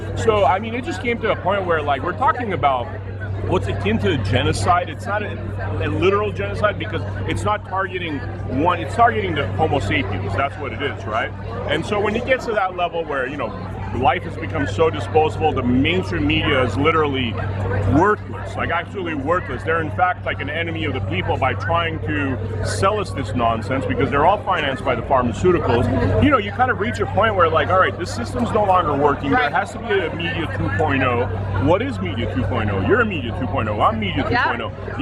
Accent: Hollywood, California, United States; So I grew up in Hollywood, and I was in production.

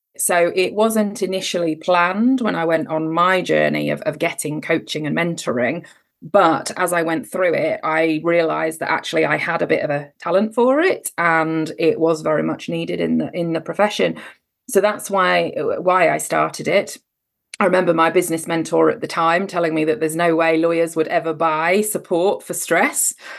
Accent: England, United Kingdom; accent: Cambridge; I got bullied for my accent because I lived in the north, but I'd been born in the south with a Cambridge accent, and living in the north, they didn't like that.

